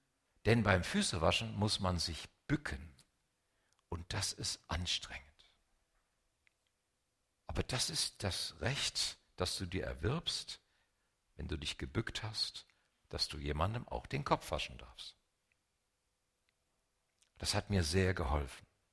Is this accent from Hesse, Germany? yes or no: yes; Hesse, Germany; Ich komme aus Hessen, da ist es ganz genauso.